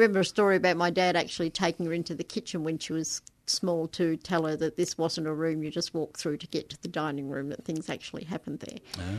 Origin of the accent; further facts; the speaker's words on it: Yarraville, Victoria, Australia; We came from Yarraville originally.